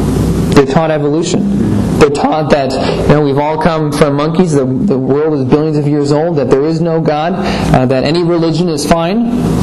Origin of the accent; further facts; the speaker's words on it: Netherlands; However, since I grew up in the Netherlands, I took German for 6 years throughout my schooling through there.